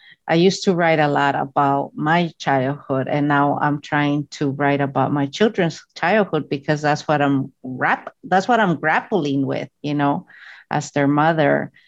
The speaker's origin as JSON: {"language": "English", "region": "California", "country": "United States", "said": "We grew up undocumented in the United States. She's from New York and I'm from California."}